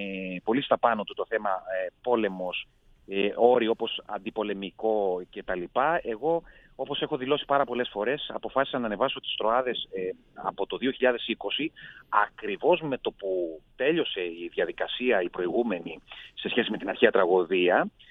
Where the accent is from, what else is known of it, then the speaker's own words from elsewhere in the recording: Thessaloniki, Central Macedonia, Greece; από όπου και εγώ κατάγομαι από τη Θεσσαλονίκη